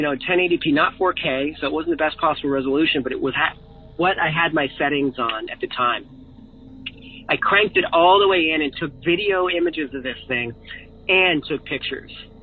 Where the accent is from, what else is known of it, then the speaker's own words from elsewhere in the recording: Halifax, Nova Scotia, Canada; I'm from Halifax, Nova Scotia, Canada.